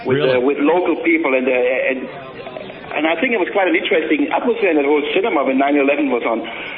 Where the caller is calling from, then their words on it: Qatar; Yeah, I'm calling from Qatar.